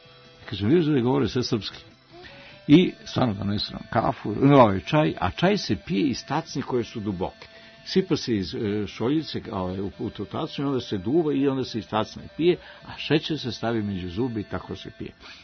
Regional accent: Serbia; ja sam došao iz Srbije, ja sam novinar.

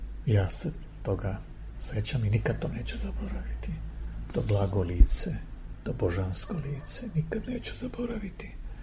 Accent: Armenia; Serbian is a second language; Rekao sam, ja sam iz Jermenije.

